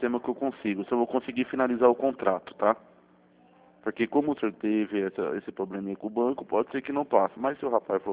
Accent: Itapetininga, São Paulo, Brazil; Na verdade, eu sou de Itapetininga, São Paulo

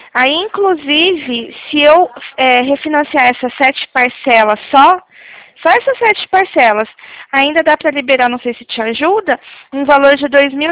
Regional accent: São Paulo, Brazil; eu sou de São Paulo

